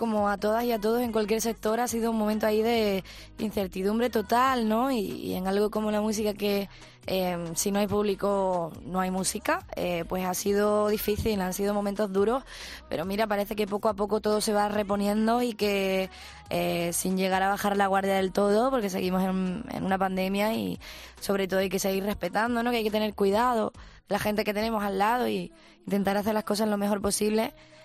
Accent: Punta Umbría, Andalusia, Spain; Pueblo costero de marineros, en Huelva

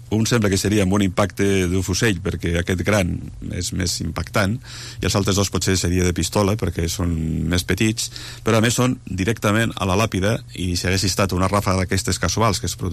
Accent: Catalonia, Spain; amb aquest que soc de Ponent

